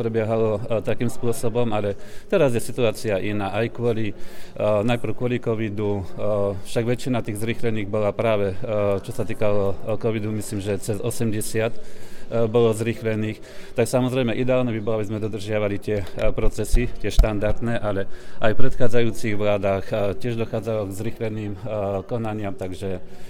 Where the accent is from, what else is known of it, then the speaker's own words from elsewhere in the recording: Žilina Region, Slovakia; Ja som z Oravy, pochádzam z 9 detí